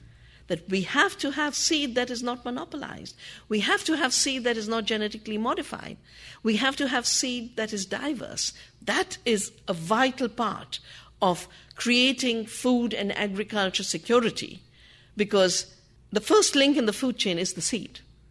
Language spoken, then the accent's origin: English; Uttarakhand, India; English is a second language; I come from the Himalayan mountains where Chipko started